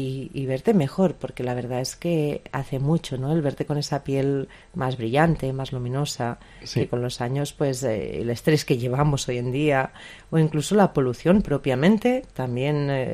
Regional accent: Mataró, Catalonia, Spain; viatgem fins a la meva ciutat natal, Mataró

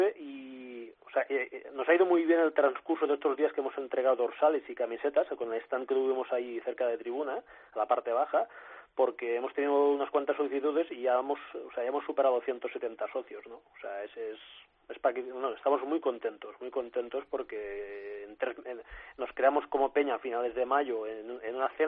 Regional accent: Torredembarra, Catalonia, Spain; yo soy de Torredembarra

